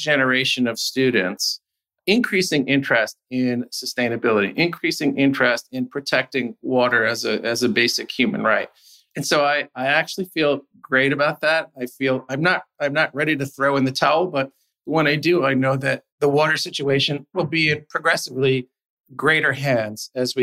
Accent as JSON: {"language": "English", "country": "United States", "said": "And, you know, as an American, I'm here to tell you, we don't even have those discussions."}